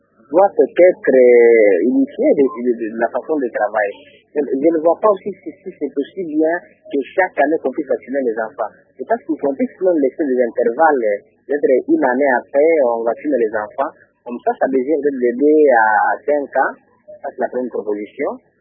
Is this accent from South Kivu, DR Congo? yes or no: no; Kindu, Maniema, DR Congo; Bon, oui, ça se fait aussi chez nous à Kindu.